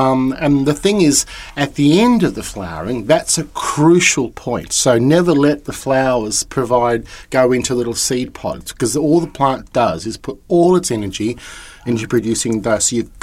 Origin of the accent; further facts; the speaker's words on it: Victoria, Australia; growing up in Victoria, that's what I would see growing in the gardens and growing in the paddocks